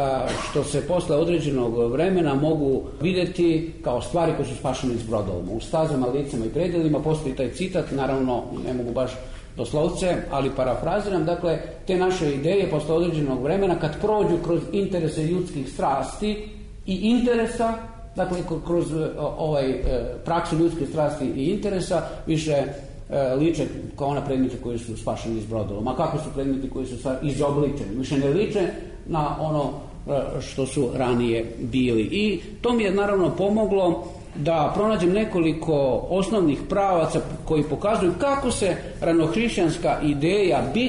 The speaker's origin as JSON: {"language": "Serbian", "town": "Požarevac", "region": "Braničevo District", "country": "Serbia", "said": "ja sam iz Požarevca, iz jednog provincijskog grada"}